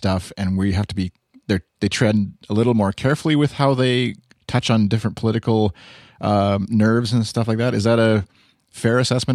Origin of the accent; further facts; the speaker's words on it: Canada; North America, and I'm Canadian, so I can throw ourselves in with the U.S., I guess, there